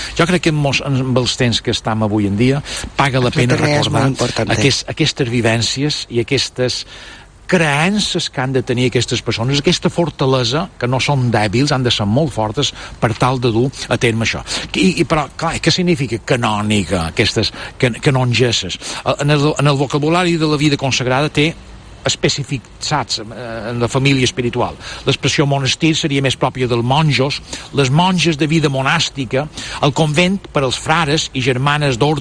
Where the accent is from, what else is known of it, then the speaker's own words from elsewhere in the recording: Lloret de Vistalegre, Balearic Islands, Spain; entre altres del meu poble de Lloret de Vistalegre